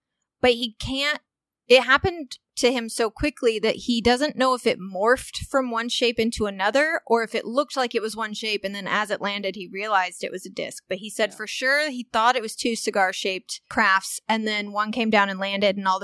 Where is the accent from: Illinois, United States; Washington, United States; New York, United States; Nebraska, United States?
Illinois, United States; Walnut Hill; I feel like if I went back to my hometown in Walnut Hill, Illinois, and I said kilometers, they'd be like, what?